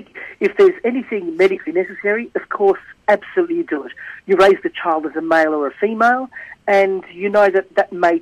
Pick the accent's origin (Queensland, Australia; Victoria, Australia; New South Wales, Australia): Victoria, Australia; Altona; I was raised in Altona and was raised as … over here